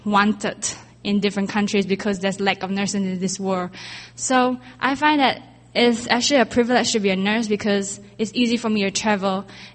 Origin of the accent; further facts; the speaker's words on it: Malaysia; now in Singapore; but I'm actually a Malaysian studying in Singapore.